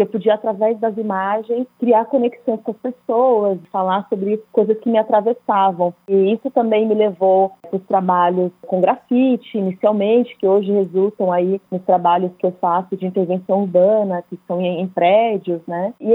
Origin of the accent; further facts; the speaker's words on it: São Paulo, Brazil; Eu cresci, eu nasci em São Paulo, morei a maior parte da minha vida na periferia de São Paulo.